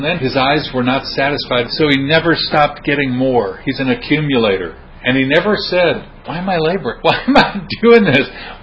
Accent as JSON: {"language": "English", "country": "United States", "moved": "yes", "said": "To me, it's amazing because I'm an American and moved here, and I still am not used to it, though I guess I'm getting there."}